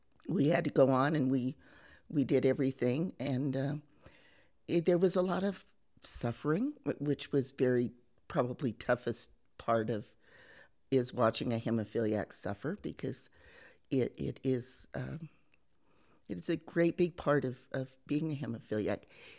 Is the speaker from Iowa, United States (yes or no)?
yes; Manchester, Iowa, United States; born there; I was born in Manchester, Iowa. I'm third from the bottom in a family of 11 who come from an Iowa farm family.